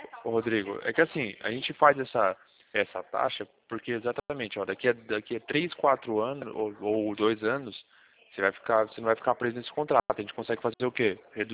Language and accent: Portuguese; Pirassununga, São Paulo, Brazil; E eu sou daqui, eu sou bem próximo, porque eu sou de Pirassununga.